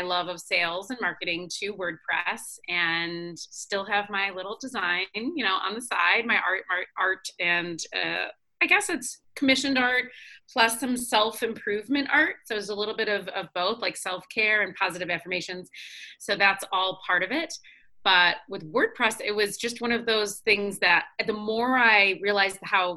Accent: Michigan, United States; So this is exciting. I am from Michigan.

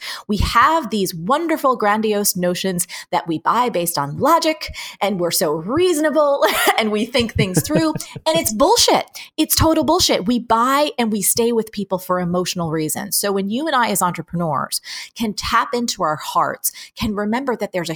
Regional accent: New Jersey, United States; I'm from New Jersey. This is how I roll.

